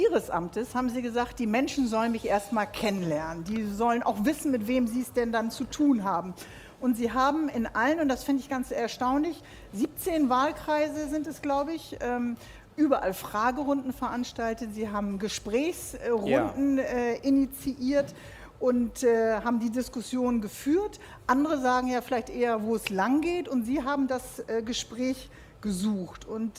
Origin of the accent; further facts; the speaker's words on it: Bremen, Germany; das wissen wir hier als Bremer natürlich